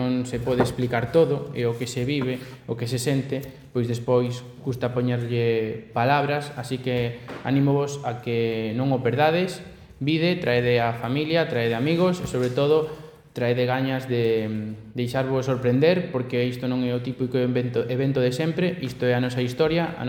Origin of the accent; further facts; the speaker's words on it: Galicia, Spain; a nosa identidade como galegos.